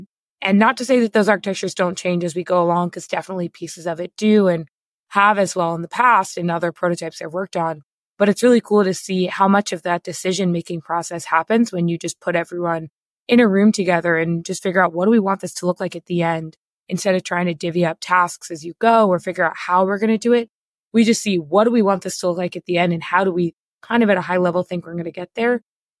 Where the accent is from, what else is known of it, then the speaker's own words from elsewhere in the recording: London, United Kingdom; As a Londoner, I've actually traveled through Stansted